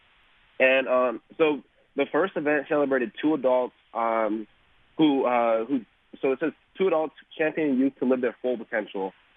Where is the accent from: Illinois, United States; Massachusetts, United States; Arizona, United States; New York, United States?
Arizona, United States; Phoenix; because I come from East Phoenix, and so it was a whole different new scene for me.